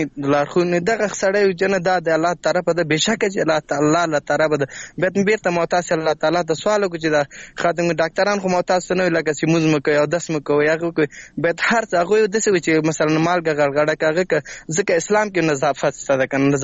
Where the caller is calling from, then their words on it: Laghman, Afghanistan; اړیکه مې له لغمان څخه نیولې ده.